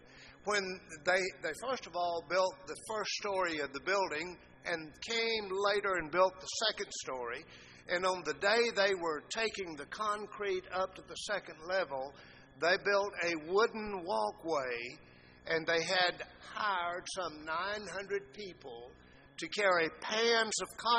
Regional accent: Alabama, United States; I grew up in South Alabama, and I remember going to sleep with the dogs barking and waking up with the roosters crowing.

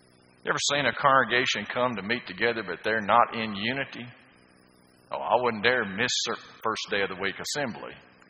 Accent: Athens, Alabama, United States; I'm from Athens. What's that close to? Huntsville.

